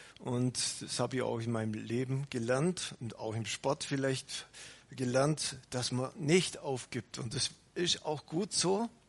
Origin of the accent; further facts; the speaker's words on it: Bavaria, Germany; Wir können uns das ja als Allgäuer gut vorstellen, was es heißt. Den Berg hoch, dann wieder runter.